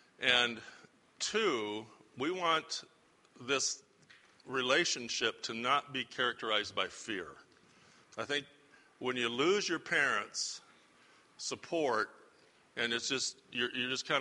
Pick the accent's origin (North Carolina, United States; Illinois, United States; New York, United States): Illinois, United States; Kewanee; born there; And I was born in Kewaunee, so that's good.